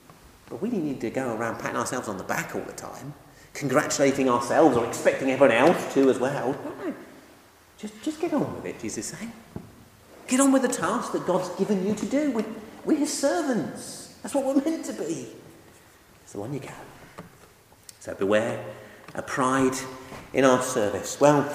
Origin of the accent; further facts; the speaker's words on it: United Kingdom; most of us do not have servants, and we are British.